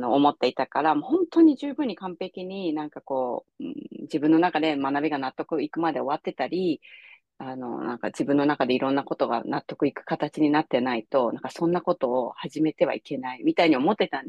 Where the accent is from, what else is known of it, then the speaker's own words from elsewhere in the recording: Tokyo, Japan; 私は東京生まれ、東京育ちで、で、まあ大学を卒業後、18年間くらい、まあマーケティング関係の会社を自分で東京でやってたんですけど